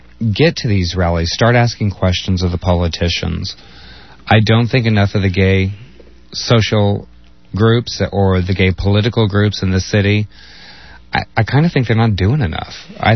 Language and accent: English; Texas, United States; Oh, so I'm like the only one that was actually born and bred in Texas.